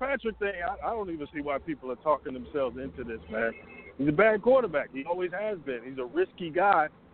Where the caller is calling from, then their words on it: Atlanta, Georgia, United States; I'm in Atlanta.